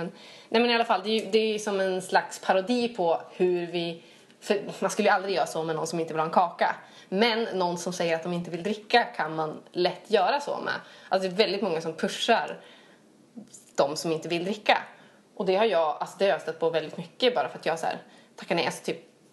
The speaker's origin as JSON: {"language": "Swedish", "region": "Norrland", "country": "Sweden", "said": "Jag kommer från Norrland."}